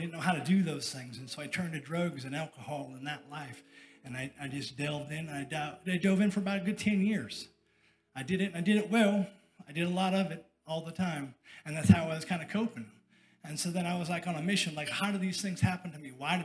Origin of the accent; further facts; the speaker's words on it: Ann Arbor, Michigan, United States; born there; I was born in Michigan, and Ann Arbor, go blue, nobody, sorry.